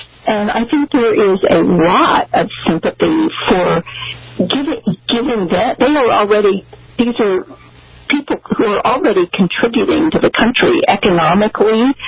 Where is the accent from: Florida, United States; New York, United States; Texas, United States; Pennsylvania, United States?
Texas, United States; San Antonio; I'm from San Antonio, Texas. I grew up 150 miles from the Mexican border.